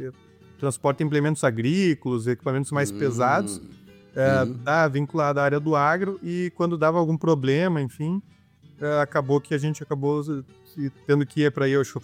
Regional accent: Porto Alegre, Rio Grande do Sul, Brazil; Comecei, na verdade, eu sou de Porto Alegre, né?

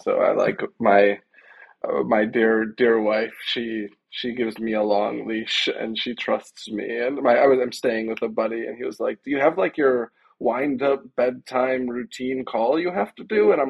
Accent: Chicago, Illinois, United States; So growing up, I grew up in Chicago

